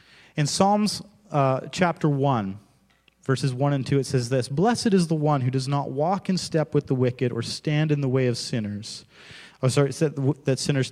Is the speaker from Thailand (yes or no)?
no; Alberta, Canada; but growing up in Alberta, I experienced it.